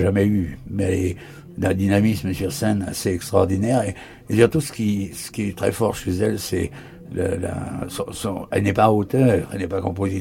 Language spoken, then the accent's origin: French; Normandy, France; born there; on est nés dans le Cotentin tous les deux